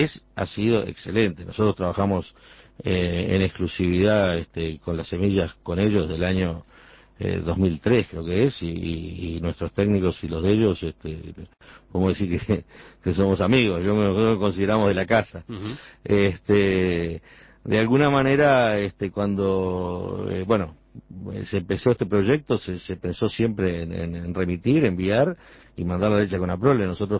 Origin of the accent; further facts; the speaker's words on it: Uruguay; nosotros yo creo que nosotros somos uruguayos